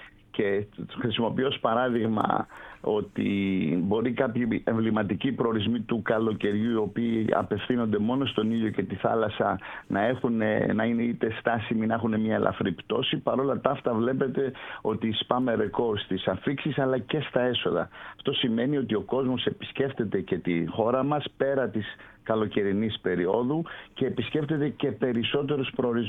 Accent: Greece; θα έλεγα εγώ σαν άνθρωπος και της αγοράς αλλά και ως Έλληνας πολίτης

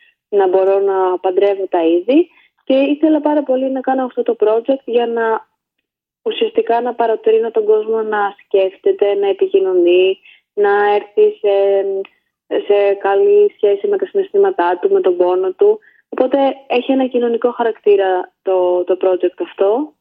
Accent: Athens, Attica, Greece; είμαι τραγουδοποιός, ερμηνεύτρια και στιχουργός. Μεγάλωσα στην Αθήνα, αλλά η καταγωγή μου είναι από την Σμύρνη και από την Κρήτη, από τους παππούδες.

